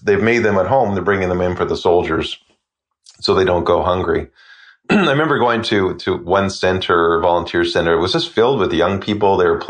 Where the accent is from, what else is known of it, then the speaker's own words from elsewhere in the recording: Canada; I think what really struck me was the kind of familiarity of, as a Canadian, of the setting.